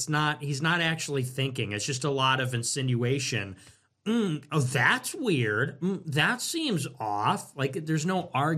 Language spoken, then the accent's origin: English; United States; I'm American, man. I'm American.